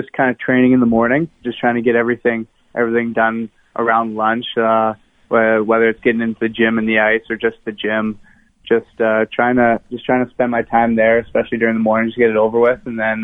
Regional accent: Winnipeg, Manitoba, Canada; I think growing up in Winnipeg

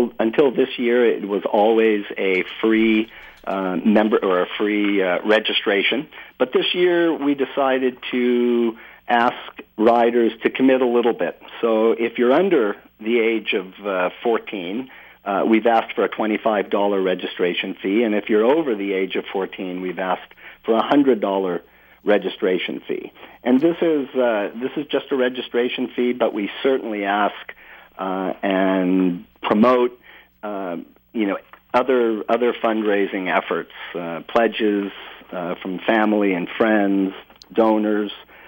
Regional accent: California, United States; moved away as an adult; I came from California 7 years ago. We moved up here with our family

